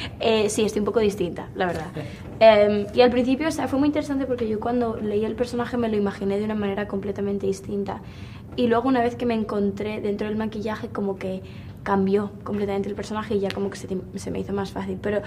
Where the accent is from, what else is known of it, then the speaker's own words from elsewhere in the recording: Spain; sobre todo el estar en mi país y como que hubiese tanta gente como por fin ilusionados de ver a alguien español ahí